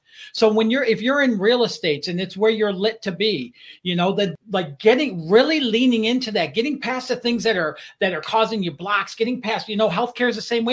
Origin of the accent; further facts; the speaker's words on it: Detroit, Michigan, United States; You know, I growing up in Detroit, you know, I played hockey.